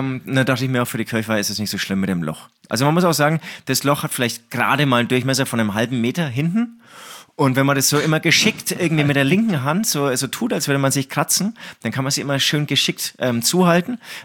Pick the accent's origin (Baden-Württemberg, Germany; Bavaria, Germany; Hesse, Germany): Bavaria, Germany; Herzogenaurach; Wie ihr alle wisst, ich komme aus Herzogenaurach